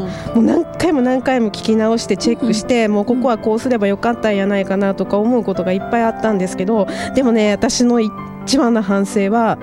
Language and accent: Japanese; Suzuka, Mie, Japan; now in Tokyo, Japan; ずっと、東京来てからはやってないけど、ずっと鈴鹿、地元では空手と少林寺拳法ずっとやってたんですよ。